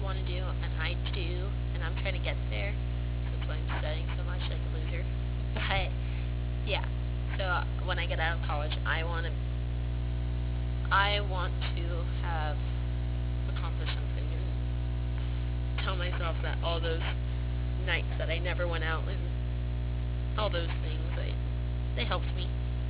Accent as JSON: {"language": "English", "town": "Clairemont", "region": "California", "country": "United States", "tie": "born or raised there", "said": "I was born and raised in San Diego, in a little town called Claremont. It's about 10 minutes away from FCSU."}